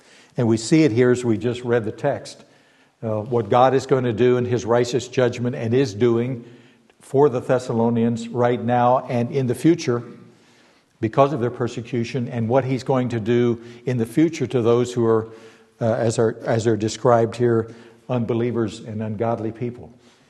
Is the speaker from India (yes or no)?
no; United States; We're born and raised in the West and in America, for which I am grateful.